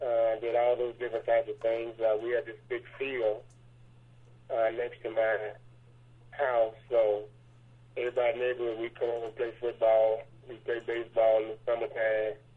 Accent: Waco, Texas, United States; also born or lived in Houston; I grew up just like any other, I guess, normal person in Waco. I was born in Houston.

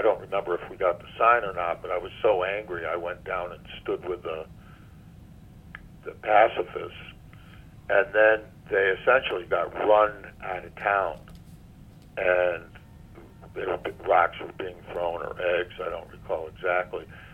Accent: New Hampshire, United States; At the school we went to growing up in New Hampshire, it was heavily Anglo-Saxon Protestant. In fact, I was the only Jewish kid in my high school, and there was one black family.

